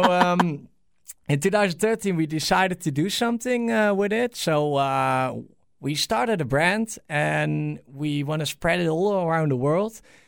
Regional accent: Netherlands; We're from the Netherlands.

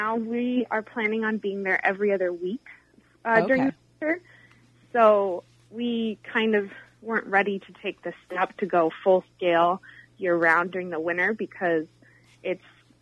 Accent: Santa Cruz, California, United States; also born or lived in France; Yeah, I grew up in Santa Cruz and also in France because my mother is French.

